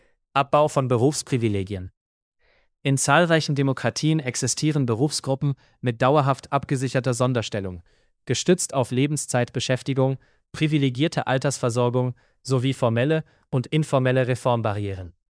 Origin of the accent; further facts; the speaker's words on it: Germany; Nun ist Deutschland mein Heimatland. Was also sollten meine Landsleute tun?